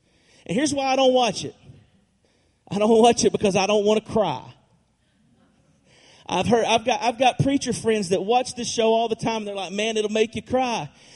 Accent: Georgia, United States; As he said, we are from Chattanooga, the North Georgia area specifically, just over the border.

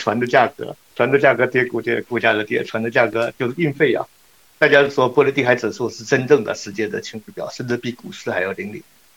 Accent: Northeast China, China; accent: Northeastern Mandarin; 大家就用我们东北话说是大家拔钢杆

